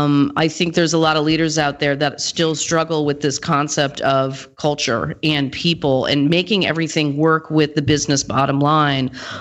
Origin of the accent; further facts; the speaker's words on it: Fairfield, Connecticut, United States; I'm from Fairfield, Connecticut.